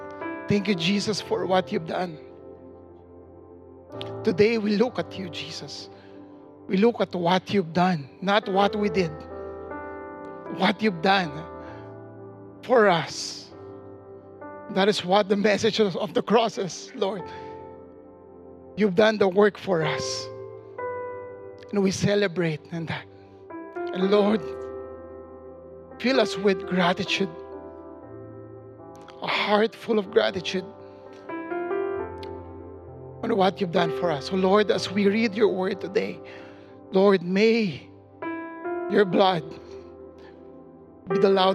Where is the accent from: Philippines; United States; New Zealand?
Philippines; Manila, Metro Manila; I grew up in Manila, which is a Catholic country. And our house literally is beside the Catholic church.